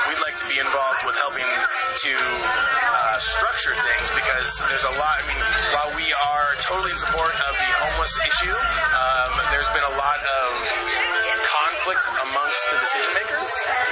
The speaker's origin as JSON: {"language": "English", "town": "Santa Cruz", "region": "California", "country": "United States", "tie": "born or raised there", "said": "I was born and raised in Santa Cruz. I was born over on Frederick Street, the old Dominican, and then grew up from 32nd Avenue out to Aptos, over to Paso Tiempo, and then back down into Midtown."}